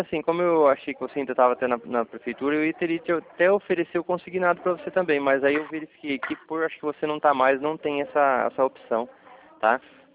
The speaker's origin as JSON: {"language": "Portuguese", "town": "Cornélio Procópio", "region": "Paraná", "country": "Brazil", "said": "Eu sou aqui da cidade de Cornélio mesmo, aqui do Calçadão"}